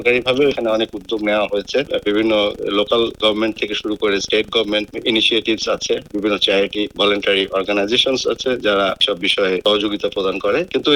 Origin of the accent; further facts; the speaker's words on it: Bangladesh; now in Australia; আমরা যেহেতু বাংলাদেশ থেকে এসেছি এখানে, আমরা বাংলাদেশের প্রেক্ষাপটে যেমন জানি